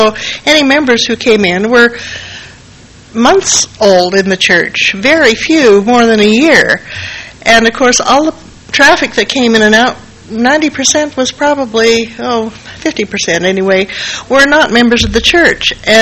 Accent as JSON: {"language": "English", "country": "Canada", "tie": "born or raised there", "said": "I was raised in Canada, and there were none in our community."}